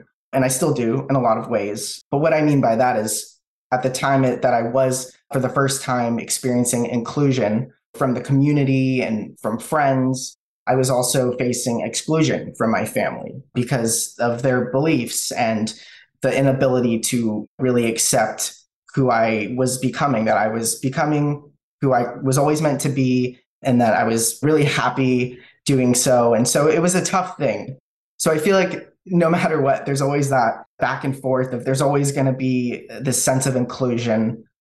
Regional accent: California, United States; Yeah, so I grew up in Riverside County, California. It was a pretty rural equestrian area.

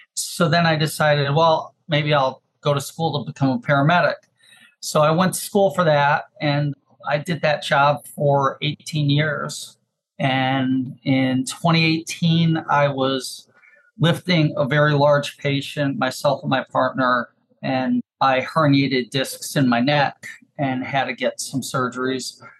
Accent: Windsor, Connecticut, United States; I grew up in New England in Windsor, Connecticut.

